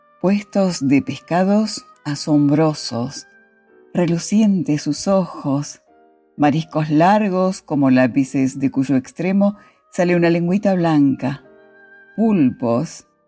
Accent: Bastavales, Galicia, Spain; Campanas de Bastavales, justamente las campanas del lugar de donde vengo.

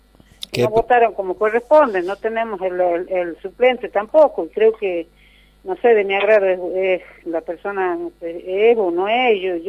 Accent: San Antonio de los Cobres, Salta, Argentina; now in Rosario de Lerma, Argentina; Yo estoy ahora en Rosario de Lerma, pero yo realmente soy de San Antonio de los Cobres.

